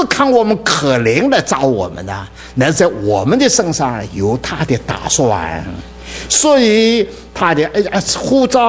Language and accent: Chinese; Dinghai, Zhejiang, China; 我家乡是在定海的，佛教很兴旺。哎呀，我的定海的，你马路上走路保证你不到十分钟有个庙。